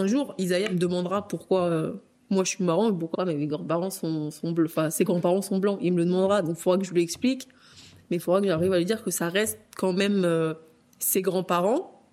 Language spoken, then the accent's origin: French; Madagascar; now in France; Je lui dis, je suis malgache, j'ai été adoptée à tel âge